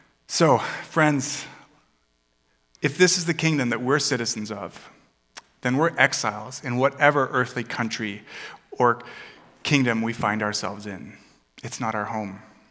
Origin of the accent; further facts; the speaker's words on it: Germany; now in Canada; I'm not Canadian, I'm German. So, I am an exile. I'm living outside of my home country.